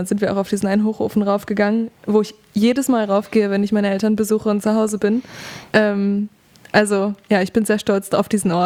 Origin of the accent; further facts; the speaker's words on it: Duisburg, North Rhine-Westphalia, Germany; ich bin im Pott aufgewachsen, tatsächlich.